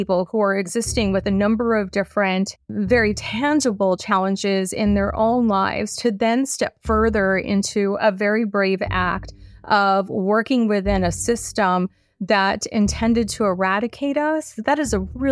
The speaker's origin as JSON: {"language": "English", "town": "Acoma Pueblo", "region": "New Mexico", "country": "United States", "said": "I am from Acoma Pueblo, New Mexico"}